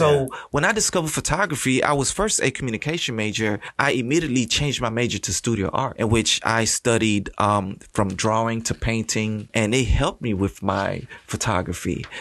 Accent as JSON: {"language": "English", "country": "Haiti", "said": "although I came from Haiti"}